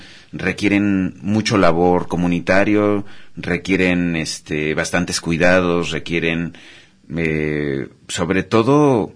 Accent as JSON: {"language": "Spanish", "region": "southern Mexico", "country": "Mexico", "said": "Nosotros venimos del sur de México"}